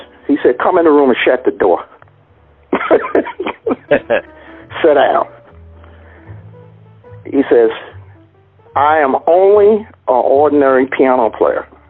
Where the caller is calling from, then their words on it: Geneva, Switzerland; I'm calling you from Geneva, Switzerland